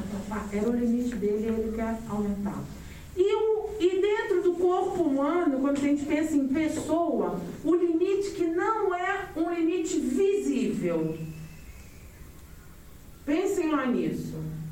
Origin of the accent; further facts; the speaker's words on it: Brazil; now in Portugal; Quando falam assim, ah … fala diferente porque ela é brasileira. Eu falo diferente, vem de outro continente.